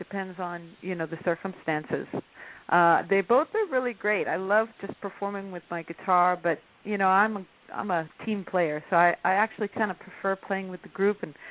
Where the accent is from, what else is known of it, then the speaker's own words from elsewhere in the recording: California, United States; San Francisco, of course, since I'm from the Bay Area, I get a lot of love from all the people that have supported me through the years.